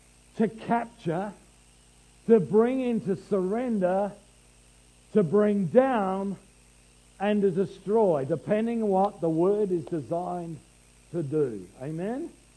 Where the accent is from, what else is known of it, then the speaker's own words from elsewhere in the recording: Australia; as Australian males, lights on, lights off, that's it